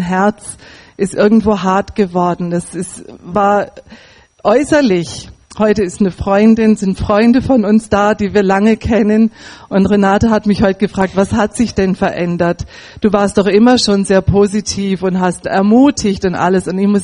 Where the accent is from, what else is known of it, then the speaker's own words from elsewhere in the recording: Northern Germany, Germany; born there; Ich bin auch in der Landwirtschaft geboren, auf einem Bauernhof in Norddeutschland, als 5. von 8 Kindern. Und es war so, dass meine Eltern waren gläubig